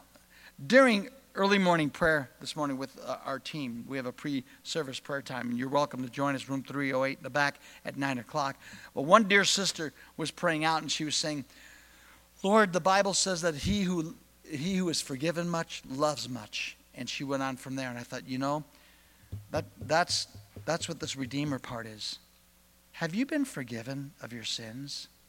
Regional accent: California, United States; because I was raised in California, I had Jehovah's Witness friends who told me it was blasphemous to worship Jesus.

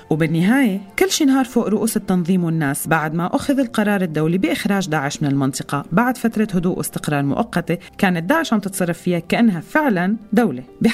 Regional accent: Syria; إذا منطلع بأنفسنا أو حوالينا كسوريين

